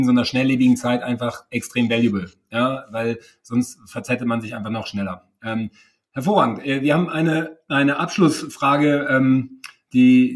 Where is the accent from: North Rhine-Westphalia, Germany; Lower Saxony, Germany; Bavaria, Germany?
North Rhine-Westphalia, Germany; Cologne; Ich komme ja aus der Region, aber Köln ist auf jeden Fall auch jetzt aus einer B2B-SaaS-Perspektive langsam immer mehr eine Reise wert